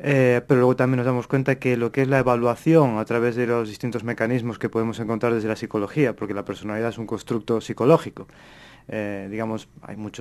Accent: Uruguay; Todos sabemos que soy uruguayo, me encanta el fútbol

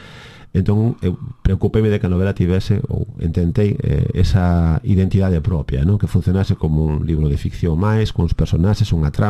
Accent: Vimianzo, Galicia, Spain; now in A Coruña, Spain; eu son coruñés de adopción, son vimiancés de nación

